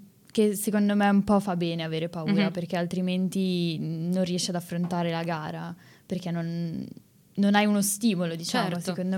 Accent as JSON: {"language": "Italian", "town": "Milan", "region": "Lombardy", "country": "Italy"}